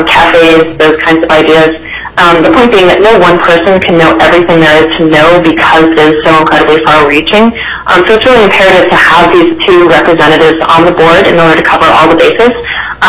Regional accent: Anchorage, Alaska, United States; I'm from Anchorage

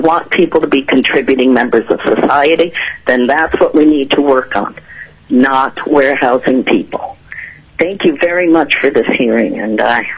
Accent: Kiana, Alaska, United States; For the record … I'm from Kiana, and I'm testifying today as a parent and community member.

